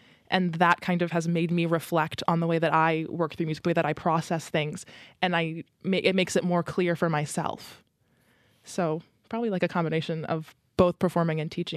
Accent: Titusville, New Jersey, United States; I grew up in Titusville, New Jersey, which is about half an hour outside of Princeton.

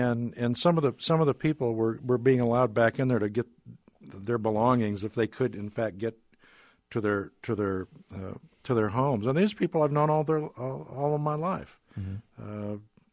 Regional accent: Oakville, Iowa, United States; In 2008, my hometown flooded. The levee west of the town of Oakville broke, and the next day I was on a an airplane with a registered photographer, and we overflew the town, and I was and seeing the little town I grew up

